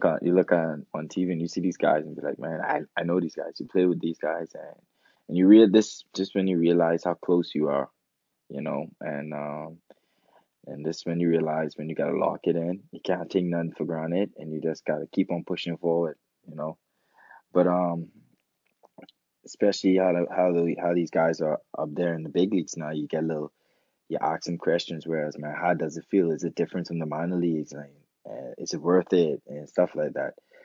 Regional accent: Freeport, Grand Bahama, Bahamas; I'm from Freeport, Grand Bahama

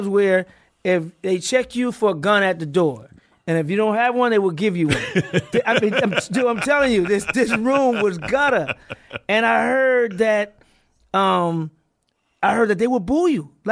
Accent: St. Louis, Missouri, United States; also born or lived in New York; So we ended up moving to St. Louis. So I claimed St. Louis because I was there from age 7 to 23.

